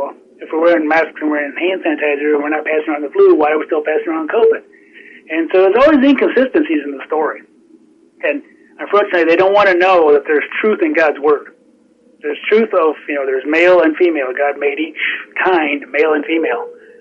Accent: Michigan, United States; Like my governor of my home state of Michigan gets up there and throws the word science out there

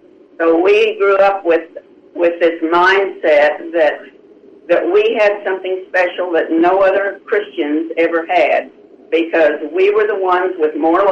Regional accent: Independence, Missouri, United States; born there; Well, I was born in Independence, Missouri, which is the headquarters of the Reorganized Church.

